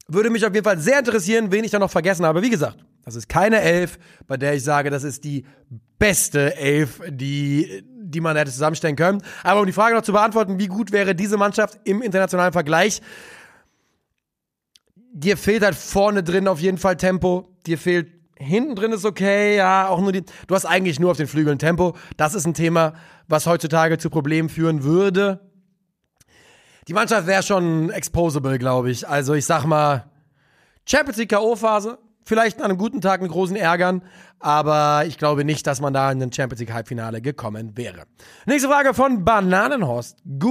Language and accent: German; Nuremberg, Bavaria, Germany; Boah, Fränkisch kann ich nicht. Ich komme aus Nürnberg.